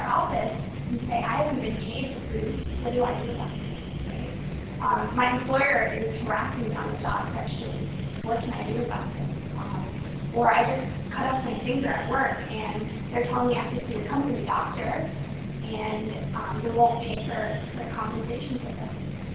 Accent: Texas, United States; also born or lived in Colombia; I was born in Colombia. I was raised in Texas.

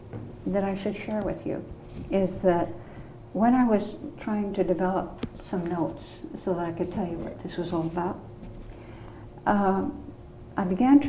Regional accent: Thief River Falls, Minnesota, United States; I was reared in Thief River Falls, Minnesota, which at the time I was there was a population of about 7,000.

